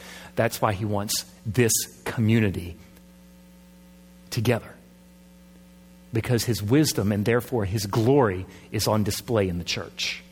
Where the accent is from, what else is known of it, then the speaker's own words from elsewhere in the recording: Suffolk, Virginia, United States; and I grew up in Suffolk, Virginia